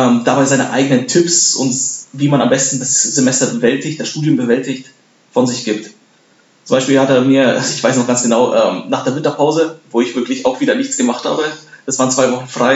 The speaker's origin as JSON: {"language": "German", "region": "Bavaria", "country": "Germany", "tie": "born or raised there", "lives_now": "Darmstadt, Germany", "said": "Zum einen wollte ich in der Nähe studieren, wo ich aufgewachsen bin. Ich komme aus Bayern."}